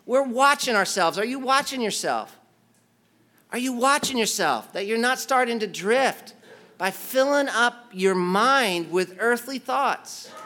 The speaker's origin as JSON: {"language": "English", "country": "United States", "said": "You know what I always thought was interesting as an American when I lived overseas"}